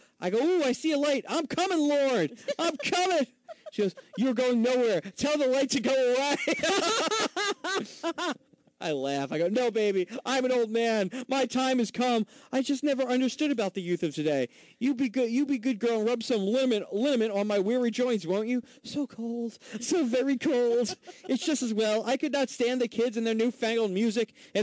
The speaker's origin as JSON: {"language": "English", "country": "United States", "said": "Babe, I'm an American."}